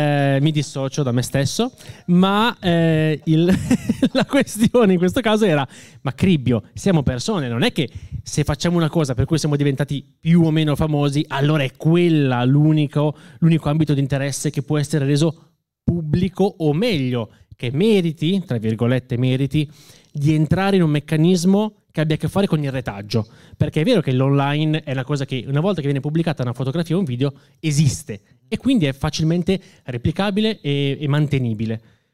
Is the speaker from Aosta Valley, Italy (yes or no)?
yes; Aosta Valley, Italy; moved away; Partirei da un punto che io non sono Veneto, e quindi il mio concetto di legame col territorio è diverso rispetto agli autoctoni, comunque a livello regionale. Quindi io da Valdostano sono migrato a...